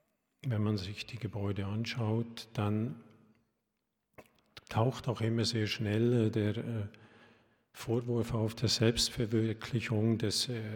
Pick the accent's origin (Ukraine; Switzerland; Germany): Switzerland; accent: Swiss; ich habe ein bisschen mit meinem Schweizer Akzent Schwierigkeiten, das auszusprechen